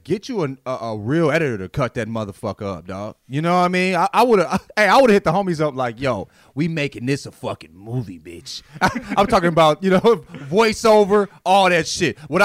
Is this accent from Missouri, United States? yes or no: yes; St. Louis, Missouri, United States; I'm from St. Louis, nigga.